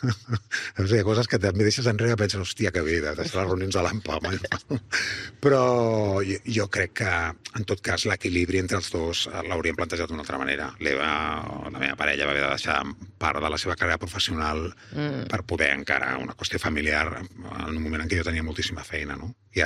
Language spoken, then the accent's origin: Catalan; Barcelona, Catalonia, Spain; jo soc de Nou Barris